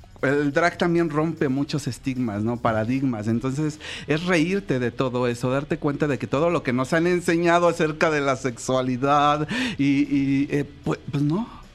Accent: France; Spanish is a second language; Sí, es que soy francesa.

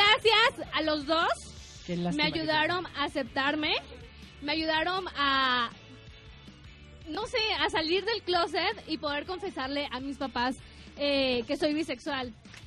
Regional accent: Mérida, Yucatán, Mexico; Soy de Mérida, Yucatán.

